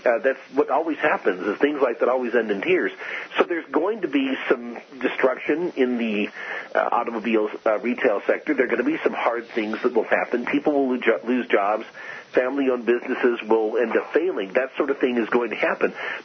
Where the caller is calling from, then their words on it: Payette, Idaho, United States; I'm speaking from Fayette, Idaho, which is on the western part of the state of Idaho, about an hour or so west of Boise.